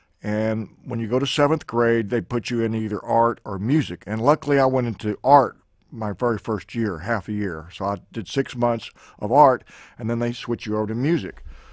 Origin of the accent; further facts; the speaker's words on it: Houston, Texas, United States; I was born in Houston, Texas, and that's where I was born, yes. I don't remember, but I was. When I grew up, it's Houston.